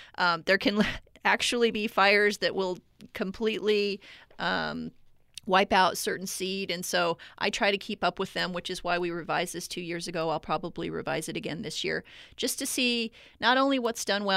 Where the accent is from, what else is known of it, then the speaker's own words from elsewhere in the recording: Texas, United States; That's what I grew up with in Texas.